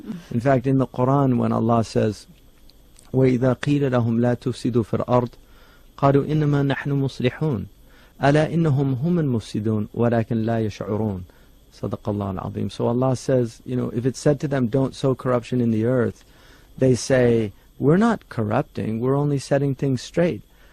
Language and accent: English; United States; born there; I wasn't born in Iran or born, you know, I was born in America.